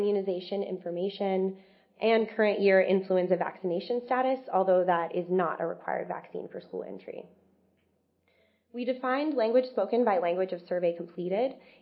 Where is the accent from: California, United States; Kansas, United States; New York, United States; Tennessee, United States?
California, United States; from Marin County, California